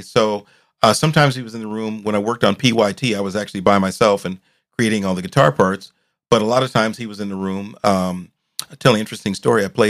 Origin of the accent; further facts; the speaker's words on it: Los Angeles, California, United States; Grew up in South Central Los Angeles. Okay. I grew up directly, we're at USC now. So grew up directly 8 miles south of here.